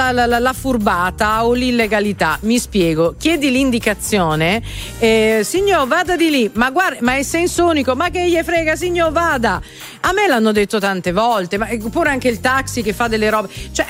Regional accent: Rome, Lazio, Italy; diciamo che da romana potrei essere un po' di parte

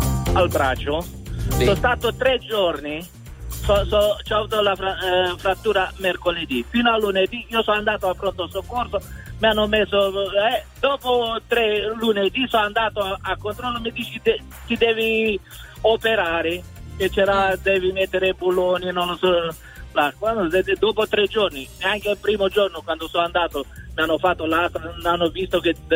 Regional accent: Rome, Lazio, Italy; Diciamo, sono un romano di Roma.

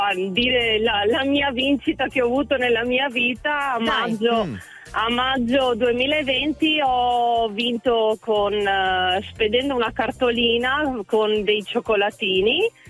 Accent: Rovigo, Veneto, Italy; Sono di Rovigo.

